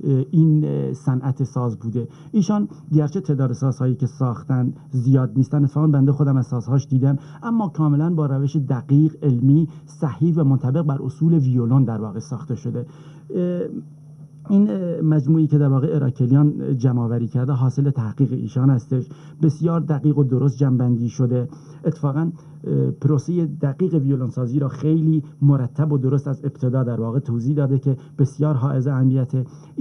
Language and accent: Persian; Kermanshah, Iran; من در شهر خودمون کرمانشاه تنبورایی دیدم که واقعا بیش از 250 سال قدمت دارن